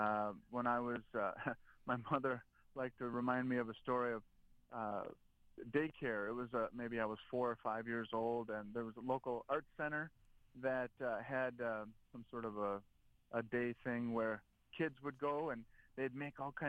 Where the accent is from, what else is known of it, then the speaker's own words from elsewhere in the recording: Sheboygan, Wisconsin, United States; Well, so, you know, being born and raised in Sheboygan, I, you know, living close to Lake Michigan, I'm an only child, and I was lucky enough that my grandfather built a, like we called it, my clubhouse in the back.